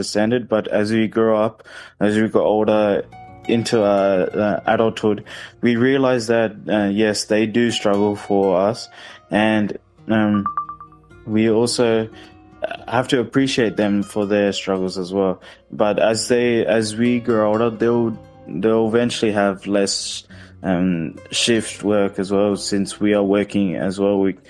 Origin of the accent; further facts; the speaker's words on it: Kerala, India; now in Australia; ഞങ്ങൾ മലയാളി ആയതുകൊണ്ട് കുറച്ച് സപ്പോർട്ടൊക്കെ കിട്ടുമായിരിക്കും